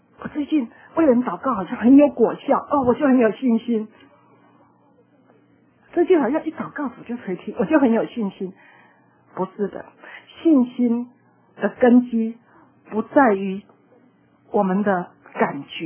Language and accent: Chinese; Taiwan; 我们台湾人哈、啊，那个父母都日本式教育嘛哈，非常严的这样哈